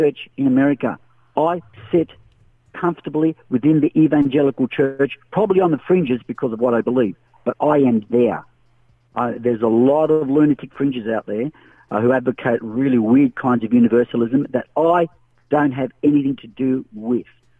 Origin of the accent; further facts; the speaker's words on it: Australia; But I'm an Aussie